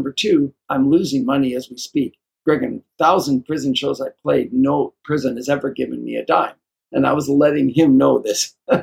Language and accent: English; Toronto, Ontario, Canada; I grew up in Toronto, Canada.